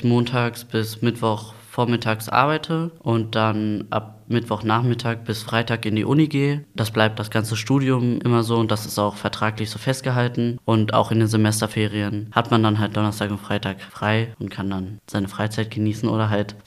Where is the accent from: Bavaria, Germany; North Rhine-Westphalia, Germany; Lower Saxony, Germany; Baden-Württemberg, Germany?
North Rhine-Westphalia, Germany; Gelsenkirchen; ich bin 20, ich komme auch hier aus Gelsenkirchen.